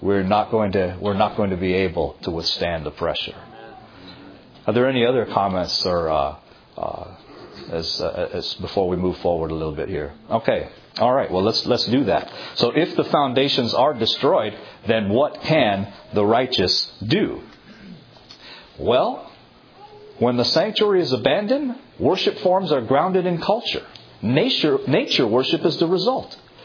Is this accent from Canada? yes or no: yes; Toronto, Ontario, Canada; It's kind of like, I'm from Toronto, so I got to use this team.